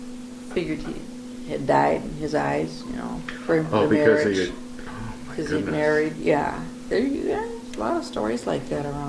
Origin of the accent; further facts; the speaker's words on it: Madison, United States; I mean, I grew up in Madison, and there were two Jewish kids in my high school.